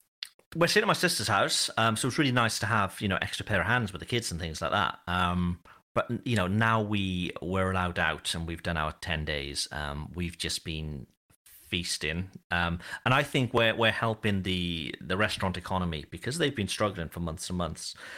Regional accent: Wales, United Kingdom; now in France; Welsh cheese, because even though France has some amazing cheeses, they don't do like a good strong cheddar. And that's what we miss.

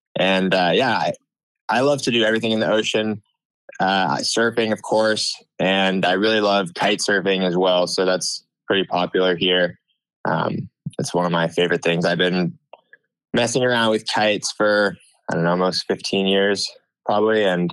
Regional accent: Ithaca, New York, United States; the wind is consistent and not so gusty and stuff like that is actually quite a bit easier after growing up in Ithaca.

